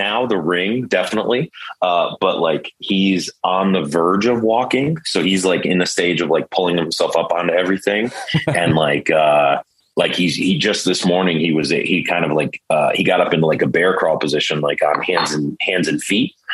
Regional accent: Cleveland, Ohio, United States; but I grew up in Cleveland where it's cold all the time.

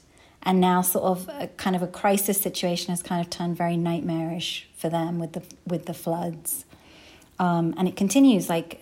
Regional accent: London, United Kingdom; Growing up in London in the 1980s was perhaps not the easiest place to be a brown kid.

